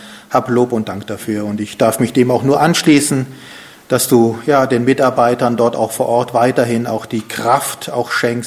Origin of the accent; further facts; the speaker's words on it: Germany; Ich muss gestehen, deshalb selbst ich als Deutscher noch nie gehört.